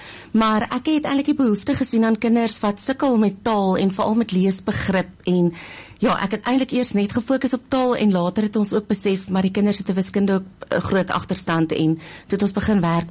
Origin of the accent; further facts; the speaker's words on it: Ashton, Western Cape, South Africa; now in Wellington, South Africa; ek is oorspronkelijk van Ashton, so ek was in Hoërskool Montetjie gewees waar ek gematrikuleer het en toe het ek Wellington toe gekom om onderwys te kom swat en hier het ek gebly.